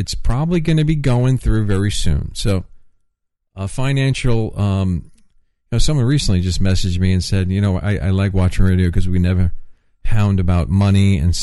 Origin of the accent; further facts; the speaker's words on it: New York, United States; accent: New York; And I think my New York accent's getting worse. I just heard myself sound more New Yorker.